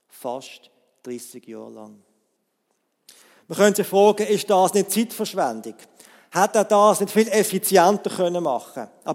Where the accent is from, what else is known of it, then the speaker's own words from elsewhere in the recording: Basel, Basel-Stadt, Switzerland; dann hat ich als Basler 5 Minuten, habe ich es erklärt.